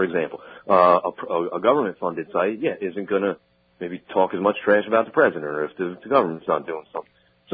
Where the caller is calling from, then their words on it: New Jersey, United States; Call from New Jersey.